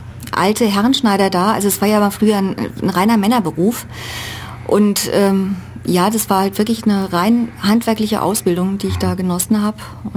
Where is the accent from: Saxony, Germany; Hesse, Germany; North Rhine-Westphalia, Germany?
Hesse, Germany; Darmstadt; now in Ulm, Germany; Ich komme aus Darmstadt, also aus der Nähe von Darmstadt, aus dem Odenwald. Und bin nach Ulm gekommen, weil ich da einfach die Stelle gekriegt habe.